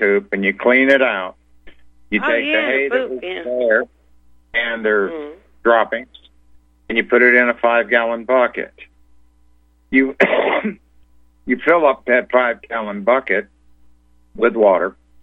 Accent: Miami, Florida, United States; born there; Yeah, and I was born down there in Miami, Florida.

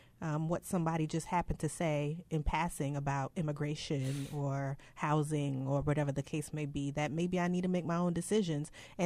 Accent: New York, United States; when I was in school, and I'm from New York

